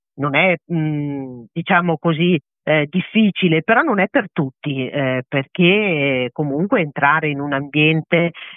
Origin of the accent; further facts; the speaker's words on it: Veneto, Italy; avendo trovato un terreno fertile nella mia terra in Agordino, con un gruppo di signore di Cencenighe, ho lanciato questa sfida